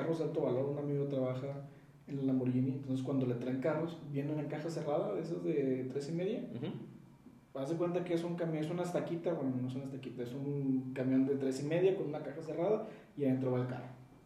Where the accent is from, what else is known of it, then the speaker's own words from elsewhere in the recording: Mexico; yo lo estaba grabando como buen mexicano